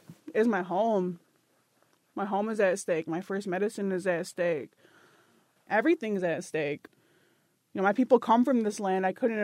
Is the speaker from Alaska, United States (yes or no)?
no; Mount Pleasant, Michigan, United States; I was raised in Mount Pleasant, Michigan, but that's a boarding school city, you see.